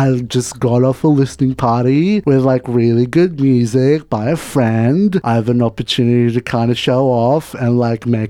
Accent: Philippines; They stopped caring. I'm Filipino.

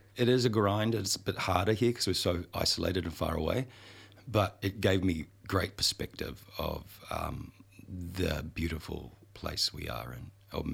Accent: Auckland, New Zealand; moved away; also born or lived in Sydney / Melbourne; I was born and based in West Auckland and I still, you know, hang out there and it's got a special place in my heart.

